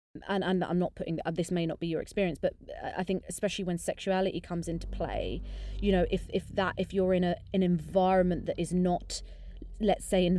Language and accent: English; United Kingdom; I'm like, oh no, like I'm not Indian enough, and I feel like I can't represent that group. But then I'm like, you know, I'm very, very British